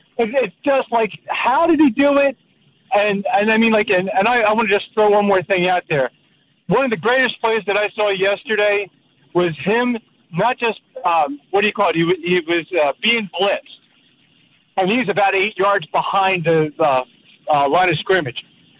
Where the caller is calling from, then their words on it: Brick, New Jersey, United States; I'm driving home from Brick, so it's like I need to stay awake